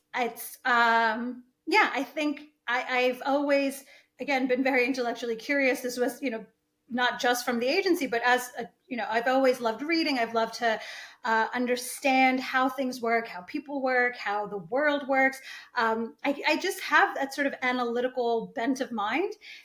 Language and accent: English; United States; I'm very American, but I'm also traditional in some ways.